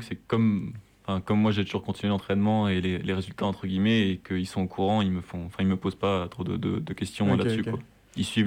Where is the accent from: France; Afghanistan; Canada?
France; Compiègne, Hauts-de-France; Et de base, donc je suis de Compiègne